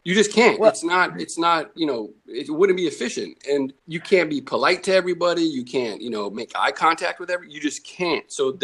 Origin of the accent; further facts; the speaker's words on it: California, United States; Because I, you know, I grew up in California.